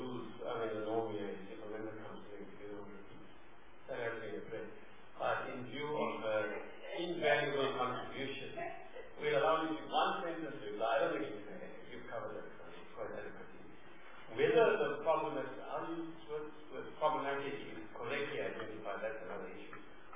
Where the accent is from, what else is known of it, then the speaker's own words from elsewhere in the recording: South Africa; No, I'm not here as an Indian, I'm here as a South African, as a soldier.